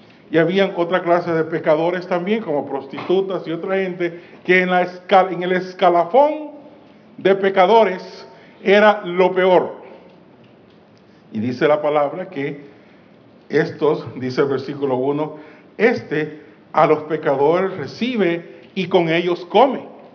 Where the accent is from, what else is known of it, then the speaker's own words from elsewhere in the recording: El Salvador; yo soy del Salvador, otros salvadoreños virtuosos